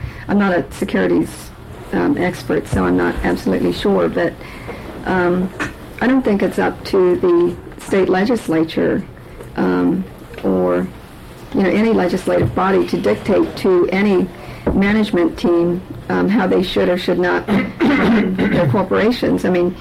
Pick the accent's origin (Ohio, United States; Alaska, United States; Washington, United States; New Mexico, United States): Alaska, United States; Unalakleet; I was born and raised in Yenlaklit. I was one of nine children growing up.